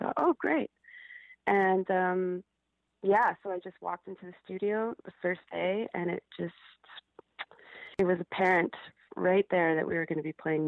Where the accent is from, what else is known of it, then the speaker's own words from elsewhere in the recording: Alberta, Canada; we're both from Alberta, and we both played in punk and metal rock and roll bands in our youth